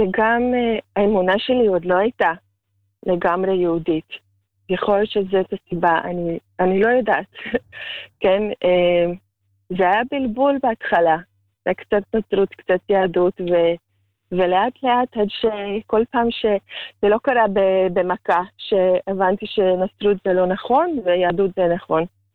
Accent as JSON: {"language": "Hebrew", "country": "Latvia", "tie": "born or raised there", "said": "בלטביה, גדלתי ונלדתי בלטביה, אז היה שם, עדיין שם, עבדתי שם."}